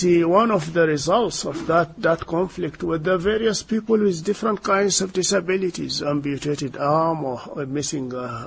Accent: Sudan; now in Ethiopia; Many countries, take for example my home country, the Sudan, you see, and several other countries in the continent, even here in Ethiopia

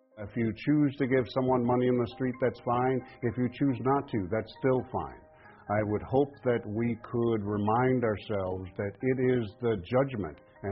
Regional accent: Chicago, Illinois, United States; moved away as an adult; also born or lived in Mississippi; now in California, United States; I was born in Mississippi, raised in Chicago, came out to California in the mid-70s to attend college.

